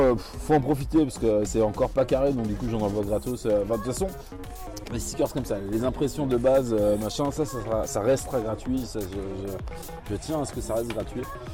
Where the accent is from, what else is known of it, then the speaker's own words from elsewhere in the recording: Nouvelle-Aquitaine, France; now in Belgium; Du Poitou-Charentes. Ouais, je vais pas cracher dans la soupe, j'adore mon pays